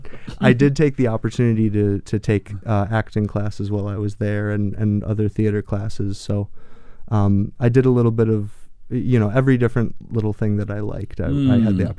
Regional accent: Milton, Wisconsin, United States; My hometown of Milton, Wisconsin, about 40 minutes south of here or so, had a local organization that would put on a children's play every year, the Milton Optimists Club.

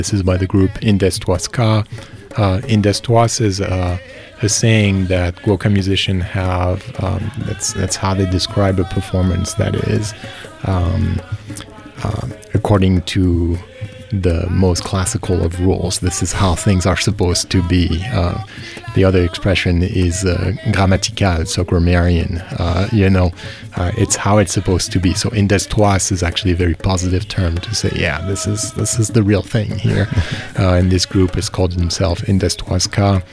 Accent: Grand Est, France; English is a second language; I'm from Lorraine in the northeast of France

